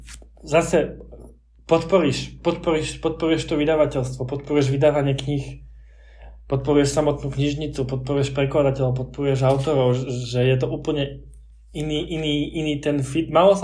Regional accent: Košice, Košice Region, Slovakia; Ja si pamätám svoju knižnicu doma na Silisku v Košiciach

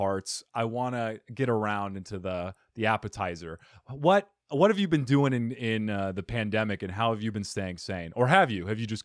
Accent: Phoenix, Arizona, United States; So she's from Brazil, I'm from Phoenix, and we thought, well, we want to be close to one or the other.

